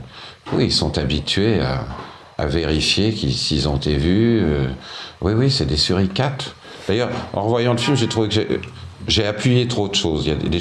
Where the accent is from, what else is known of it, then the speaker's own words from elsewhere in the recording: Hauts-de-France, France; Je viens du Nord, je les ai côtoyés.